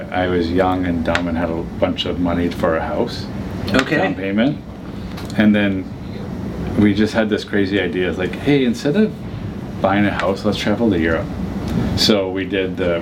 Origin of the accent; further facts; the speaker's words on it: Edmonton, Alberta, Canada; But I'm Albertan. Like what I mean is like, I just really like Alberta. Like Calgary, I'm from Edmonton.